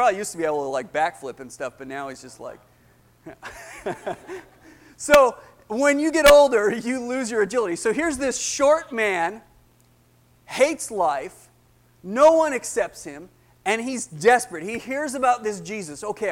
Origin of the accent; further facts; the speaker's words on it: Canada; I'm from Canada